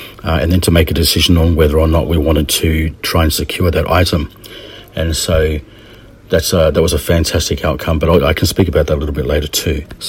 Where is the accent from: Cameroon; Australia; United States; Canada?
Australia; New South Wales; I was born and raised in Australia. I grew up in the Blue Mountains. Now, that was all except for a few years living in a Potiki in the Bay of Plenty in New Zealand as an infant. So I was relatively estranged from my Māori heritage and culture